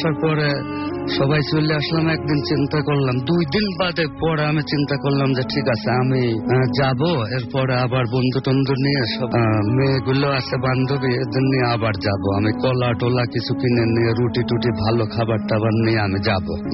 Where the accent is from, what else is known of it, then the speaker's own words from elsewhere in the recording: Saurail, Dhaka Division, Bangladesh; আমার বাড়ি হচ্ছে রাজবাড়ির জেলা পানসা থানা সাউরাইল গ্রাম, খুব অজপাড়া গা, এখনো সেখানে কারেন্ট বিদ্যুৎ পৌঁছায় নাই এমন জায়গা।